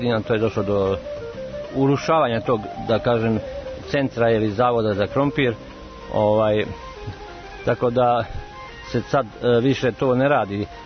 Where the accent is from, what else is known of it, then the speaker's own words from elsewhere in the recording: Ivanjica, Šumadija and Western Serbia, Serbia; Pa iz Ivanjice. Rođen sam inače u Katićima, u selo dalje 22 km.